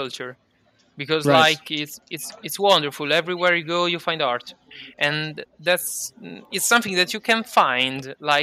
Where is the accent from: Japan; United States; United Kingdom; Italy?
Italy; Rome, Lazio; I'm from Rome, so actually I'm a bit like I can judge properly